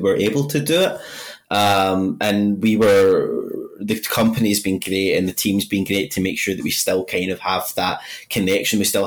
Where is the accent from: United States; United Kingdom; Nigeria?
United Kingdom; Glasgow, Scotland; accent: Glaswegian; a lot of people couldn't understand my accent at first because I've got, because I'm Glaswegian, we speak a lot of slang.